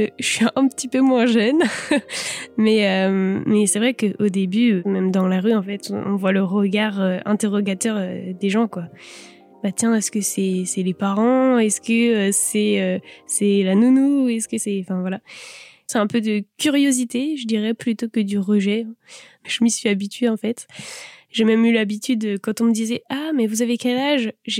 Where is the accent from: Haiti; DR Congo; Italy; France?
France; Saint-Brieuc, Brittany; Je viens de Saint-Brieuc, j'ai fait ma scolarité à Saint-Brieuc.